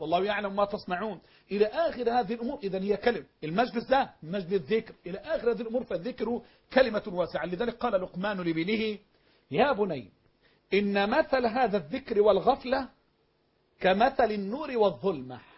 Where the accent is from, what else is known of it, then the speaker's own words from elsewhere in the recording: Egypt; انا مش بتكلم عن اللي بتجروا بالقران واللي بزيدوا بيه عندنا في مصر